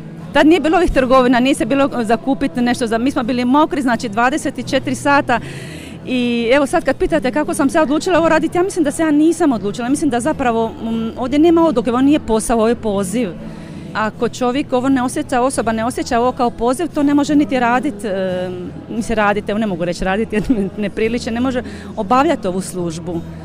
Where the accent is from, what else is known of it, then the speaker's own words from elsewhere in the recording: Nin, Zadar County, Croatia; dolazim iz Nina, iz Hrvatske.